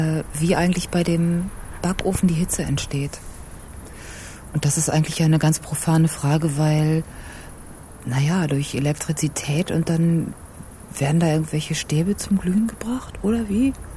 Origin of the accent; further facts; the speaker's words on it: Northern Germany, Germany; now in Berlin, Germany; Aber wo ich herkomme, sagt man ja auch den ganzen Tag Moin. Und auch abends.